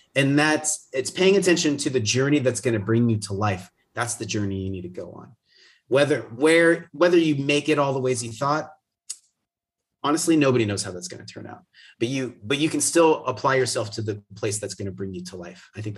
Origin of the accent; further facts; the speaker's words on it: West Coast, United States; I'm just thinking, I grew up on the West Coast, so I'm thinking of like, you can drive the I-5 through California